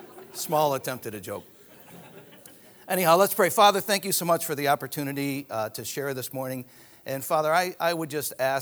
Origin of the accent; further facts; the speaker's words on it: New York, United States; I'm actually from New York, a small town northeast of here, Dansville. Anybody heard of Dansville?